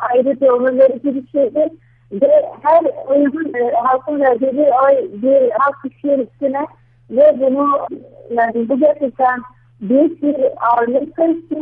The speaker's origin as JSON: {"language": "Turkish", "town": "Cizre", "region": "Şırnak Province", "country": "Turkey", "tie": "born there", "moved": "yes", "said": "Yani meraktan gene de memleketimde merak ediyordum hep. Doğduğum yeri ve sokak sokak hep böyle gezmeyi eski evi görme bile hep hayalimdi ve de ilk yaptığım şey de buydu. 21 sene sonra ilk defa buraya geldik. Cizre'ye ailemle beraber"}